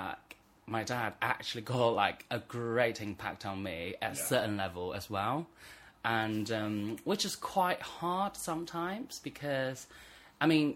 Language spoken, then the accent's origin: English; Nanjing, Jiangsu, China; English is a second language; moved away as an adult; also born or lived in London; I'm from China. I was raised in Nanjing, which is like an hour and a half on the train from Shanghai, really close. And but I left China when I was 19, 20-ish, to go to UK, to go to London to study.